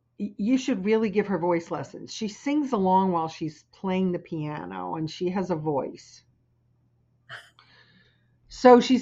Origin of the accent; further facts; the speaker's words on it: New City, New York, United States; I lived in New City, New York. And okay. I went to Clarkstown. I went to Clarkstown High School.